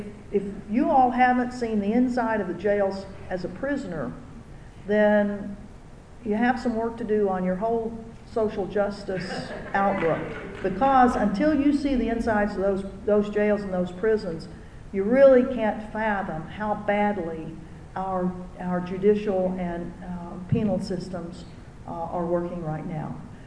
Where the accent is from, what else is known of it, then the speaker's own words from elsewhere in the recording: Hawaii, United States; I come from Hawaii, and we ship all sorts of prisoners to private prisons on the mainland